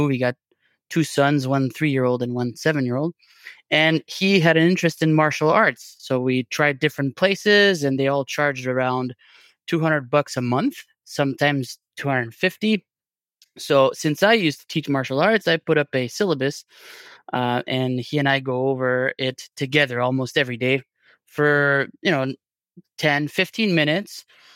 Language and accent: English; Forest Hill, Maryland, United States; I'm from Forest Hill, Maryland.